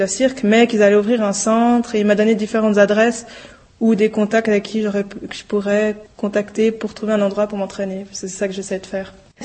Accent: Switzerland; Je viens de Suisse

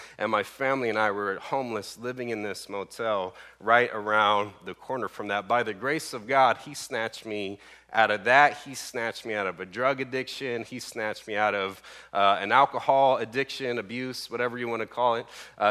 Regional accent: Sacramento, California, United States; the fact that I grew up in Sacramento running the streets, like literally.

